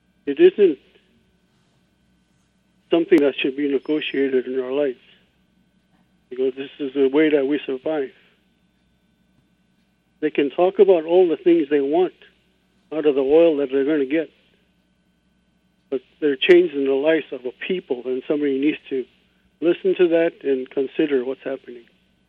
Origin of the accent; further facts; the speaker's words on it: Fort Yukon, Alaska, United States; now in Washington, United States; I was born on the Yukon River and raised on Yukon River. And as with any other Kuchin, I was raised to be dependent on caribou.